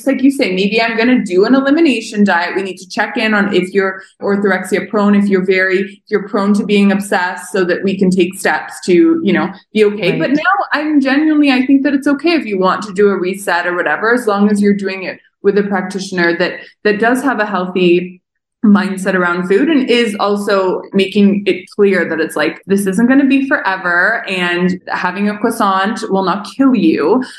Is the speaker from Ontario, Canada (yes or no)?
yes; Toronto, Ontario, Canada; now in Mexico City, Mexico; I'm from Toronto, Canada, but I basically live everywhere. Right now, I live in Mexico City